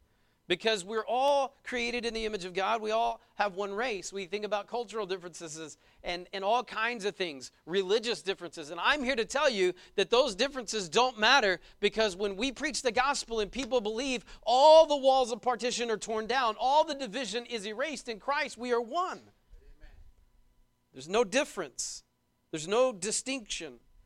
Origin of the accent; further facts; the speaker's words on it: Braggs, Oklahoma, United States; when I was growing up in Braggs. Most of you know where that's at. Everybody knows where Braggs is.